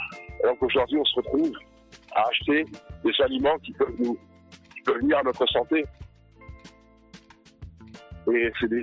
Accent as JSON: {"language": "French", "town": "Paris", "region": "Île-de-France", "country": "France", "tie": "born or raised there", "said": "j'ai grandi à Paris, Paris intramuros. J'étais à l'école à Paris. J'ai eu des amis de toutes professions et de toutes cultures."}